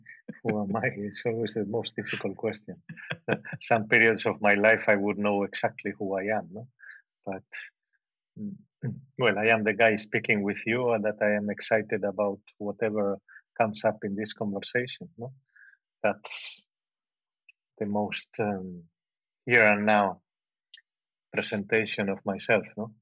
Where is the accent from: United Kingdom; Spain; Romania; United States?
Spain; English is a second language; And I was I was born and brought up in the Spanish dictatorship with Franco.